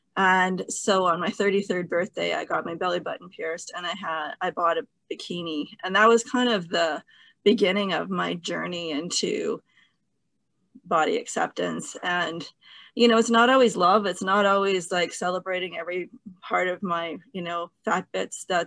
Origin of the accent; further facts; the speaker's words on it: Chilliwack, British Columbia, Canada; I grew up in the Fraser Valley in BC, in the Chilliwack area.